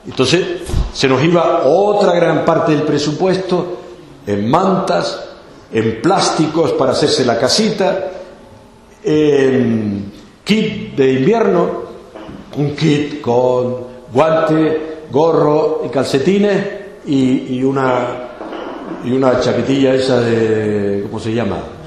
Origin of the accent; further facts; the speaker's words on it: Canary Islands, Spain; yo como soy canario, se habrán notado, ¿no?